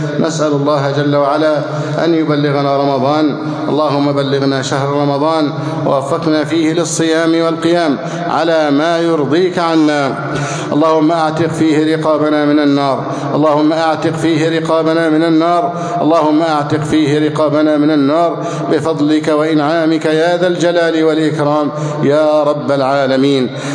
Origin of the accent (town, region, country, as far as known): Egypt